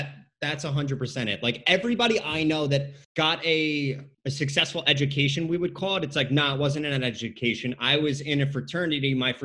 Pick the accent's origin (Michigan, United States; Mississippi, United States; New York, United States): New York, United States; Long Island; So the town that I grew up in on Long Island, like it's like golden handcuffs.